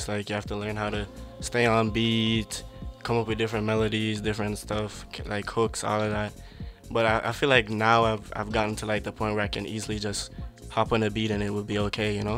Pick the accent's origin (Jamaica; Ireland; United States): Jamaica; now in Montreal, Canada; so a lot of people know I'm Jamaican. I came here 3 years ago.